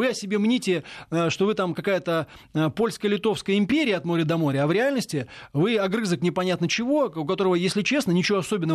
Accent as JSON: {"language": "Russian", "region": "Moscow", "country": "Russia", "tie": "born or raised there", "said": "Я вот коренной москвич, так сказать, житель Москвы."}